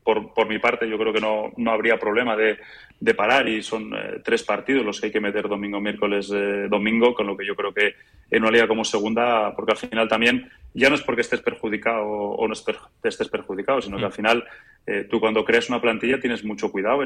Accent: England, United Kingdom; Spanish is a second language; viniendo de donde vengo, que es de Inglaterra

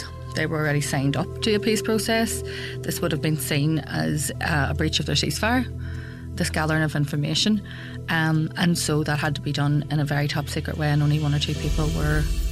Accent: Belfast, Northern Ireland, United Kingdom; I'm a girl from West Belfast and I have 7 brothers and sisters. At one stage, 10 of us lived in that house.

